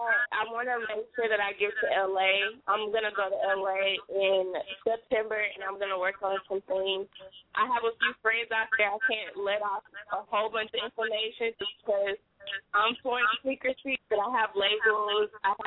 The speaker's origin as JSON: {"language": "English", "town": "Houston", "region": "Texas", "country": "United States", "said": "You can find me on Twitter at … I'm from Houston. I'm from the South, so you know you're going to like what you hear."}